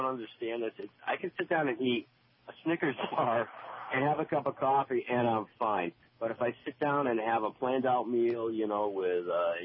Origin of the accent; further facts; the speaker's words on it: Boston, Massachusetts, United States; now in Stoughton, United States; I'm actually not from Mississippi. I'm from Boston.